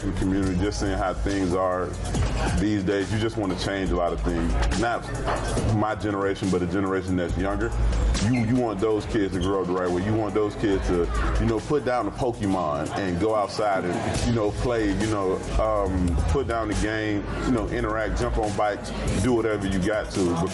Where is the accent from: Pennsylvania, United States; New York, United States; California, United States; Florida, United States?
Florida, United States; Miami; It was great growing up in Miami. Had a lot of different experiences. Had the city life.